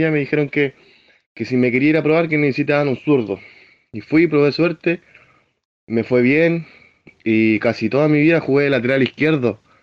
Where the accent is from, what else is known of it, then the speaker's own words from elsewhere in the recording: Concepción, Biobío, Chile; Yo soy de aquí, de Concepción. Nacido y criado acá. Vivo en San Pedro de la Paz, Concepción. Tengo 22 años, vivo aquí con mi madre y mis tres hermanas.